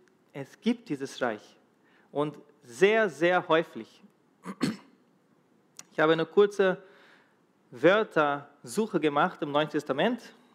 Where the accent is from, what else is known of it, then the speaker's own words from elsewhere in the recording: Brazil; ich bin in Brasilien groß geworden und obwohl ich mit meinen Eltern noch als kleines Kind Deutsch sprach, war mein Wortschatz auf Deutsch nicht so umfangreich.